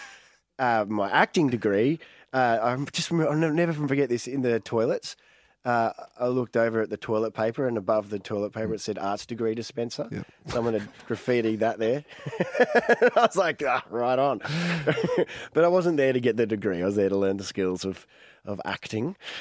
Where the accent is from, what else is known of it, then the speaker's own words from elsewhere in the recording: Brisbane, Queensland, Australia; I'm from Brisbane.